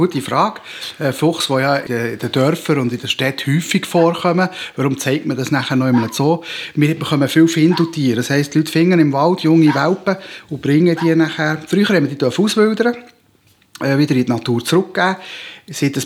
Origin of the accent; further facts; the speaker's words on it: Egypt; also born or lived in Canada; Ich bin ursprünglich in Kanada geboren, in Ägypten aufgewachsen